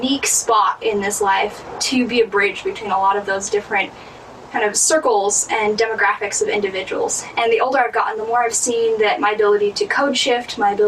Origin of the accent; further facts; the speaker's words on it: Hawaii, United States; I have the cultural practices and kind of social cues of a Polynesian because I grew up in Hawaii, and then I'm Mormon.